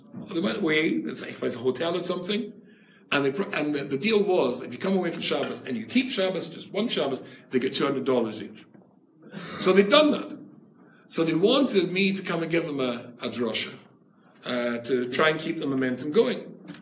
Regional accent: United Kingdom; So I arrived there, but I'm being British, I arrived when I was told to be there at 7 o'clock, 9 o'clock.

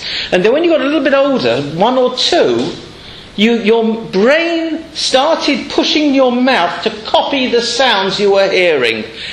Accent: London, United Kingdom; now in Manchester, United Kingdom; So that's why we live here in Manchester. I'm not making jokes. I come from London.

